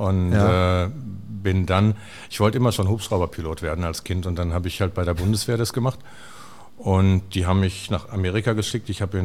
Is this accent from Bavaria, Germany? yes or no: no; Hattingen, North Rhine-Westphalia, Germany; moved away as an adult; now in Bottrop, Germany; Nein, ich bin Wahlbottropper, weil ich hier hingezogen bin, weil ich den Windkanal hier gebaut habe. Ich bin aufgewachsen in Hattingen, das ist andere Seite.